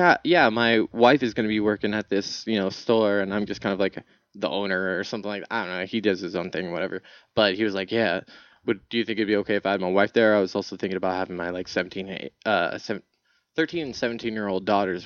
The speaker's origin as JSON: {"language": "English", "region": "Nebraska", "country": "United States", "tie": "born or raised there", "said": "I grew up in Nebraska, and out of there they"}